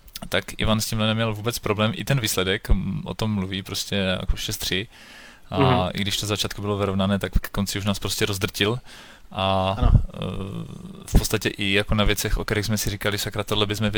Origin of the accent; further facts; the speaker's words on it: Ostrava, Moravian-Silesian Region, Czechia; Na to, že jsme chudí kluci z Ostravy, tak něco bude.